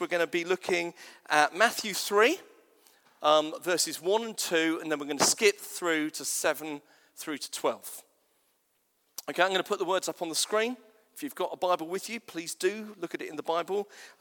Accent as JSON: {"language": "English", "country": "United Kingdom", "said": "not Z, Z, we're British"}